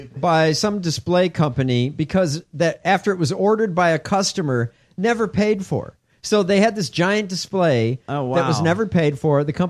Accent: Illinois, United States; This is in my home state.

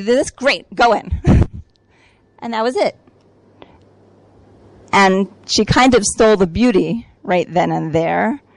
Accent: United States; I grew up in the States. I went to Brandeis.

